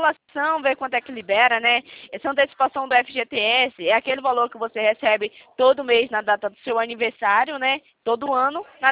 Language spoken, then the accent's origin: Portuguese; Itatiba, São Paulo, Brazil; Eu sou de Itatiba, São Paulo.